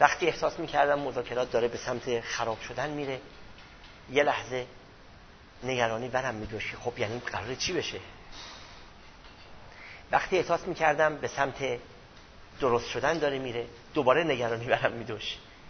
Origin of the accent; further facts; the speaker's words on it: Iran; من به عنوان یک ایرانی، به عنوان یک مسلمان